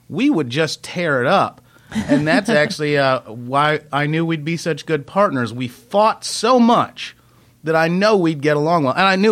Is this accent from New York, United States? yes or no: no; East Cobb, Georgia, United States; That's where I was raised in East Cobb.